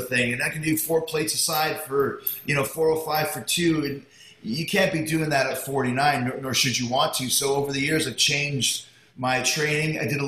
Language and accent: English; Winnipeg, Manitoba, Canada; I grew up in Winnipeg on the prairies where it would get to minus 30, minus 40.